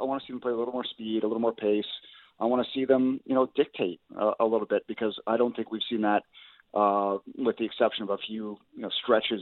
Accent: Abbotsford, British Columbia, Canada; I'm from Abbotsford, as you know.

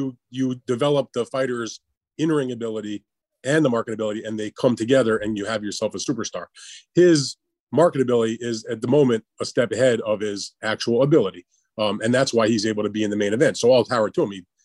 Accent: Northeast, United States; moved away; Hey man, I grew up in the Northeast also, and I left there 20 plus years ago.

